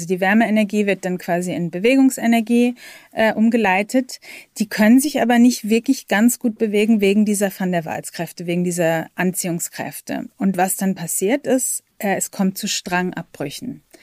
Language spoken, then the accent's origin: German; Switzerland; Denn also bei uns in der Schweiz zum Beispiel wird das allermeiste an Haushaltsabfällen, was vor allem aus Plastik besteht, verbrannt.